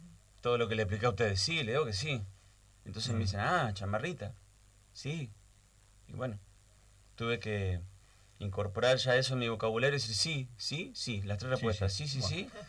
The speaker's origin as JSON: {"language": "Spanish", "region": "Buenos Aires", "country": "Argentina", "tie": "born or raised there", "also_born_or_lived": "Santa Fe", "said": "Yo nací en Buenos Aires, en el Hospital Salaverry, que no existe más. La mitad de la primaria la hago en Santa Fe, en el San José, que era de varones"}